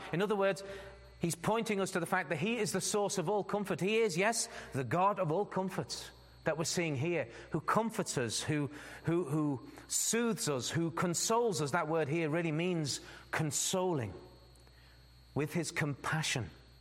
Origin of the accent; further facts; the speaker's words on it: Liverpool, North West England, United Kingdom; now in Netherlands; Growing up in Liverpool, I mean.